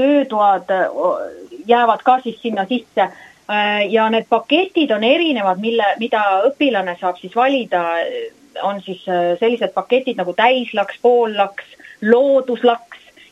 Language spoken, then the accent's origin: Estonian; Saare County, Estonia; me oleme Saaremaalt, mitte kuskilt Mandrimaalt.